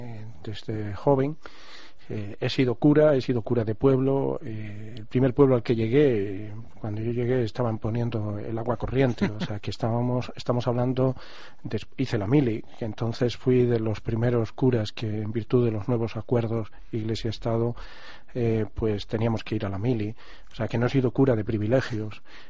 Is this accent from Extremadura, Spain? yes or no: yes; Extremadura, Spain; mi historia personal pues tiene ese enlace con mi tierra. Yo soy hijo de un emigrante en Alemania, como era mucha gente en mi tierra, ¿no?